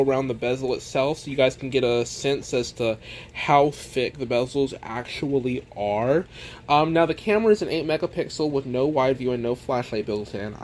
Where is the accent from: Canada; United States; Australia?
United States; the South; And yes, I said aluminum because I'm from the South, so don't judge me on that.